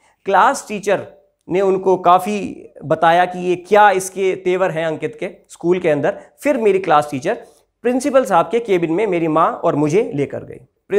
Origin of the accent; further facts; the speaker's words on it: Saharanpur, Uttar Pradesh, India; मेरी कहानी शुरू होती है मेरे शहर से, सहारनपुर से। वहाँ मेरी 3 बड़ी बहनें और मैं उनका अकेला छोटा भाई।